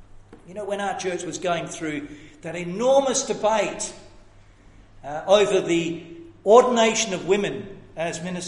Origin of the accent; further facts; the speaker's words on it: Scotland, United Kingdom; the churches I grew up in Scotland